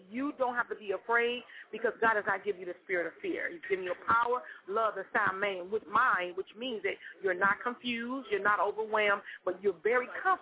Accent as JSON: {"language": "English", "town": "Benton Harbor", "region": "Michigan", "country": "United States", "tie": "born or raised there", "moved": "yes", "lives_now": "Sacramento, United States", "said": "I live out here in Sacramento, California. I am from Benton Harbor, Michigan, and I lived there all my life. But I've been in California about 10 years"}